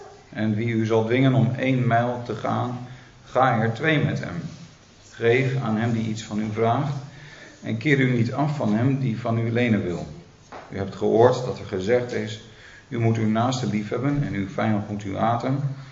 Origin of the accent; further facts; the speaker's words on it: North Holland, Netherlands; Ik kom uit de buurt van Haarlem oorspronkelijk.